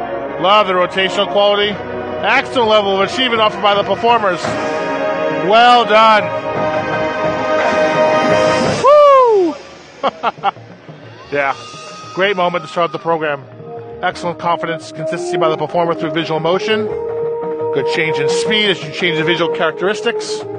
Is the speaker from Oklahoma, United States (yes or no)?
no; San Diego, California, United States; I'm from San Diego, California.